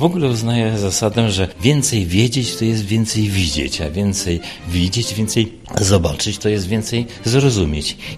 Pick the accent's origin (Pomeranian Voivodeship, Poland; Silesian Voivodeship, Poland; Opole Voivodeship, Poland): Pomeranian Voivodeship, Poland; Gdańsk; A potem oczywiście urodziłem się w Gdańsku i na takim zwyczajnym podwórku się bawiłem